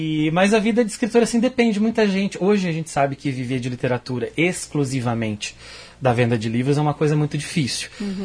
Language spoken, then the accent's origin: Portuguese; Maringá, Paraná, Brazil; now in Londrina, Brazil; Morei aqui muitos anos, nasci em Londrina, me criei a vida toda em Maringá, fiz o EM, fiz mestrado, fiz graduação, mestrado, vida profissional aqui, amigos, família, e recentemente me mudei para Londrina